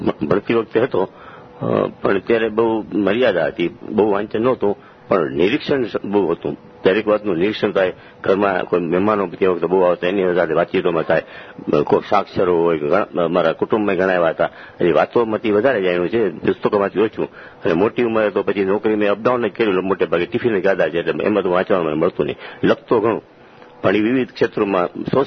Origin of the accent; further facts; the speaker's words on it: Jamnagar, Gujarat, India; મારું બાળપણ જામનગરમાં વીત્યું